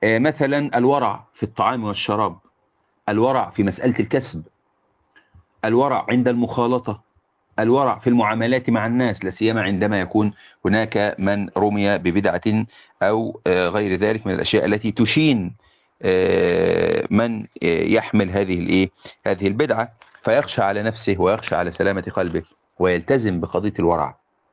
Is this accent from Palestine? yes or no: no; Egypt